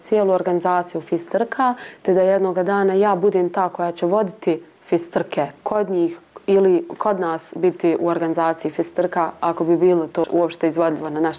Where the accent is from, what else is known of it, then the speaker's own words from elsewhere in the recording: Sarajevo, Federation of Bosnia and Herzegovina, Bosnia & Herzegovina; rekla sam da dolazim iz Sarajeva